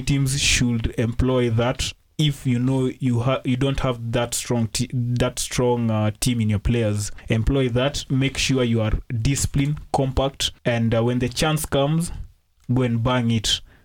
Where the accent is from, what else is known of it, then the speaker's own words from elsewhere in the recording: Manchester, North West England, United Kingdom; I don't come from London. I'm a Mancunian.